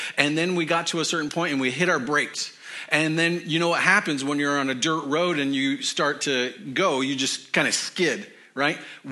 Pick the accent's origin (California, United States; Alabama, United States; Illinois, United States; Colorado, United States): Colorado, United States; And growing up in Colorado, the sun shines like 300 days of the year.